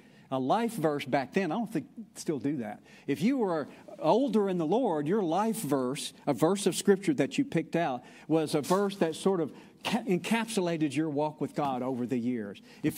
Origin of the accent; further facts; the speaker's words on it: Mississippi, United States; Even though I was born and reared in Mississippi, and so the Southeast is disparagingly sometimes referred to as the Bible Belt, right?